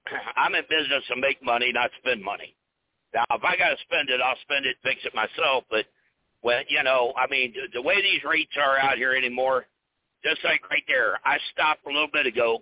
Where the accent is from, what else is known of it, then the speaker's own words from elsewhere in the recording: Missouri, United States; I'm from Missouri. I'll be from Missouri. Show me.